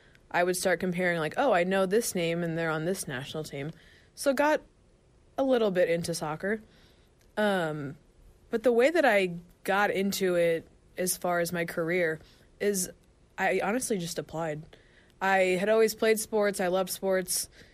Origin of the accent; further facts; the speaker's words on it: St. Louis, Missouri, United States; I grew up in St. Louis, Missouri, which I know some Kansas people won't like, but I love Kansas.